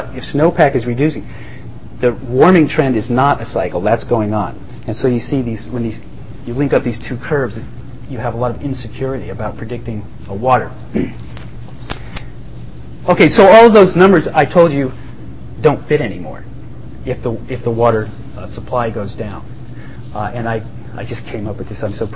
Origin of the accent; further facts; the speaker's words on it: New Haven, Connecticut, United States; I'm from New Haven, Connecticut, which is a classic Rust Belt city.